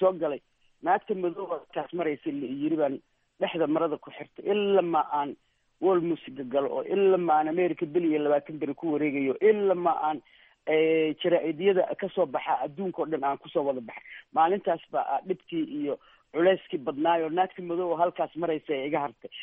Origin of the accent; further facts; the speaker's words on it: Mogadishu, Banaadir, Somalia; aniga reex xamar weynaanba aan ku soo koray